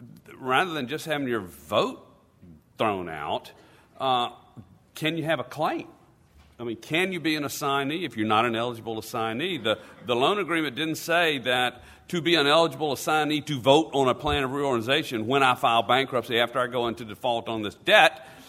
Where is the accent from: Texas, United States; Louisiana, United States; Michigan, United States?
Louisiana, United States; but I'm from Louisiana, and so we lose.